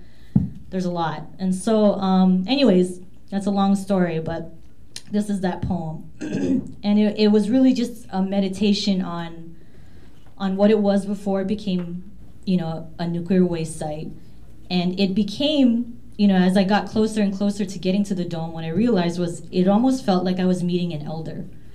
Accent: Marshall Islands; So I am from the Marshall Islands, which is located in the Northern Pacific region. It's a four-hour flight from Hawaii, for those who need to place it.

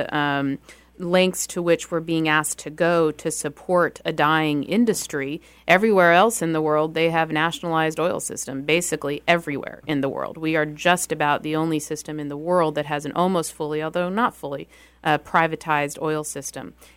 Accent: San Francisco, California, United States; I'm from San Francisco

